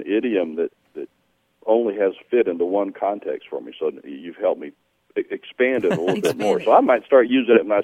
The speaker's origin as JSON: {"language": "English", "region": "Florida", "country": "United States", "tie": "born or raised there", "said": "I grew up in West Florida, and it didn't seem odd to hear it there, but what really got my attention was hearing it down here in Tampa"}